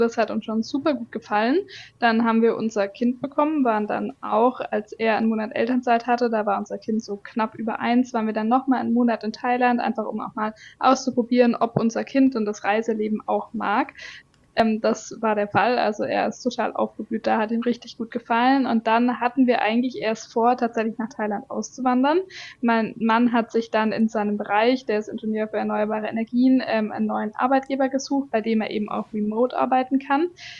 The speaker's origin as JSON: {"language": "German", "town": "Stuttgart", "region": "Baden-Württemberg", "country": "Germany", "tie": "born or raised there", "moved": "yes", "said": "wir sind ursprünglich aus Stuttgart in Süddeutschland und da hat es uns irgendwann weggezogen. Also ich habe da eigentlich mein ganzes Leben gelernt, ich bin dort gelebt, ich bin dort geboren, zur Schule gegangen, studiert und alles."}